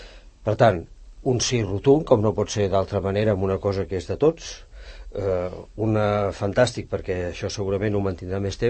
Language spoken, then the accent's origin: Catalan; Barcelona, Catalonia, Spain; jo soc del barri de la Sagrada Família de Barcelona i la recordo amb un gran carinyo, la Sagrada Família. Fa una part del meu paisatge. Des de casa amb els avis es veia aquella església.